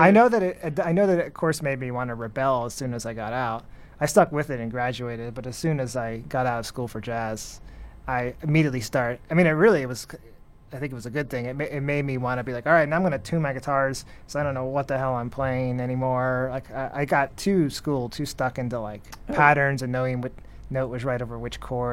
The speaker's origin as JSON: {"language": "English", "region": "New Jersey", "country": "United States", "tie": "born or raised there", "said": "I was growing up in North Jersey, actually, from second grade to end of seventh grade, I was in North Jersey, and this is in the 80s"}